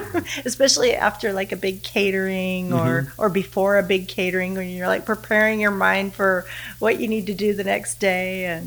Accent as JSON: {"language": "English", "town": "Coeur d'Alene", "region": "Idaho", "country": "United States", "tie": "born or raised there", "also_born_or_lived": "Colorado", "said": "I was born in Colorado and then we moved to Northern Idaho. I lived in Coeur d'Alene, Idaho for graduated from high school."}